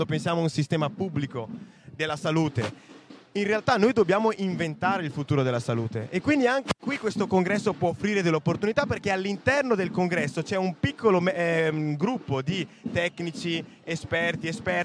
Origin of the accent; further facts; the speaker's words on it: Lombardy, Italy; Poi io sono pure lombardo in realtà